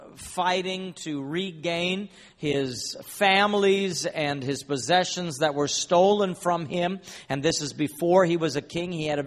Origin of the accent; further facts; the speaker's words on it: Eastern Canada, Canada; moved away as an adult; I am from Eastern Canada, and in 1987, I left Eastern Canada and went off to Nigeria, West Africa.